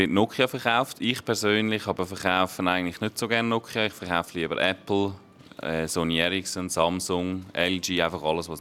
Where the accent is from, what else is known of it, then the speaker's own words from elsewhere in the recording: Trubschachen, Bern, Switzerland; Ursprünglich komme ich aus Trubschachen und Trubschachen liegt im Emmental und das Emmital ist, das ist ja im Kern von der Schweiz und Trubschachen liegt neben Langnau im Emmental.